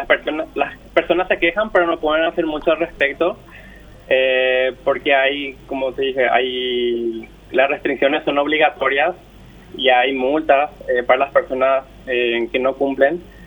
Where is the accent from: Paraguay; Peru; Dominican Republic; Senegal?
Paraguay; now in Belgium; poder sentirnos más bien orgullosos de que somos paraguayos